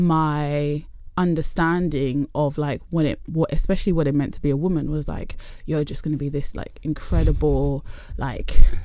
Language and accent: English; London, United Kingdom; also born or lived in Essex; I grew up in East London. Yeah. And then as a teenager moved to Essex.